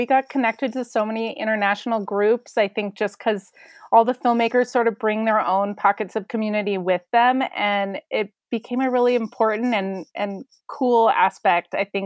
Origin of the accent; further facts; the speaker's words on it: Denver, Colorado, United States; I grew up in Denver, Colorado